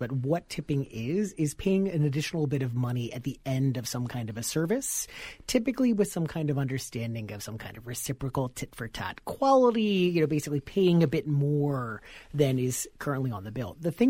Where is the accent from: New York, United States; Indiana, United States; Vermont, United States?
New York, United States; New York City; So I'm from the Bronx in New York City, and my dad was a bartender when I was growing up.